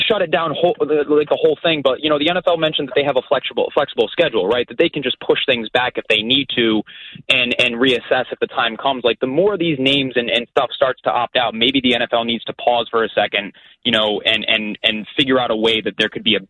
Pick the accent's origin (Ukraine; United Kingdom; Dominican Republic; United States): United States; Rhode Island; I'm from Rhode Island and, you know, as a coach and a teacher around